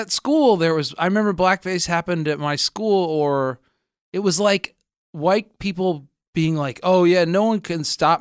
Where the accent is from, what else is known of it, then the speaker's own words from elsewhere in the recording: Connecticut, United States; I grew up in Connecticut in a really wealthy town. We were not all that wealthy, and that's why I've been in a perpetual rage for my whole life.